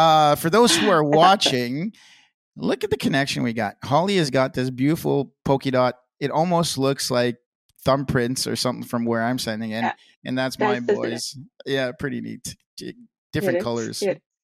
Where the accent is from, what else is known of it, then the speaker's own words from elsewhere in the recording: East Coast, Canada; being Scottish and from the East Coast of Canada, that four-letter word is kind of an article sometimes when I speak